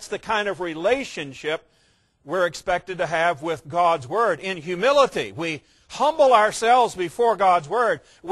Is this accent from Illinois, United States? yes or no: no; Norfolk, Virginia, United States; I remember as a young boy, the end of World War II, my hometown, Norfolk, Virginia, we're a big military town